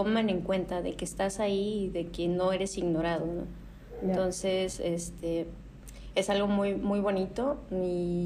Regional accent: Ciudad del Carmen, Campeche, Mexico; also born or lived in Poza Rica, Mexico; yo nací en el estado de Veracruz, en Poza Rica, precisamente. Viví ahí hasta los 3 años y mi familia se mudó a Ciudad del Carmen, Campeche. Entonces, pues yo crecí, hice primaria, secundaria, preparatoria en Carmen.

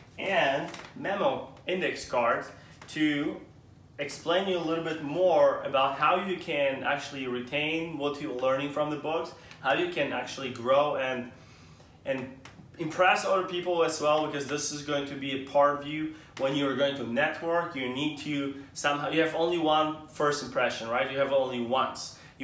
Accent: Germany; especially I was growing up in Germany, that were reading, like we started the year in high school

